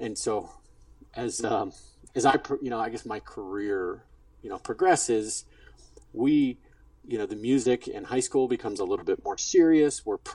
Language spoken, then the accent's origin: English; St. Louis, Missouri, United States; My parents were from there originally, so when my dad got out of the Navy, I grew up in St. Louis. Middle school, you know, elementary, middle school, high school in St. Louis.